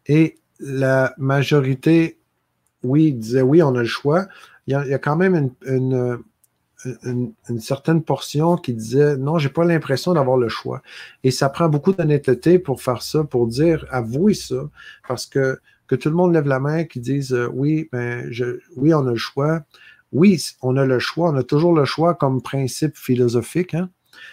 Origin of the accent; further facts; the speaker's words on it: Nouvelle-Aquitaine, France; Donc, je suis de Charente.